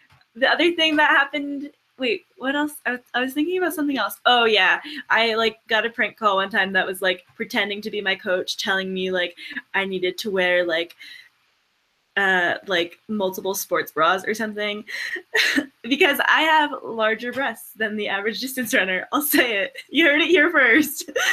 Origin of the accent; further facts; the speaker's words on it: Rhode Island, United States; I like running in Rhode Island. I grew up in Rhode Island.